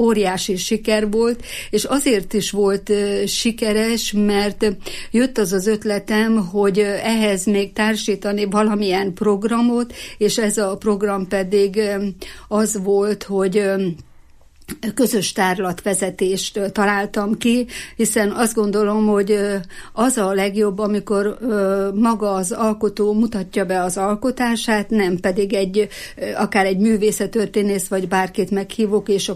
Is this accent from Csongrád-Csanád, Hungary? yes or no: no; Fedémes, Heves, Hungary; born there; now in Eger, Hungary; Én Fedémesre születtem, ott láttam meg a napvilágot. Igaz, hogy már sokkal több évei tegerbe érek, mert 55 éve már, hogy EGRI vagyok, de mégis Fedémesének tartom magam.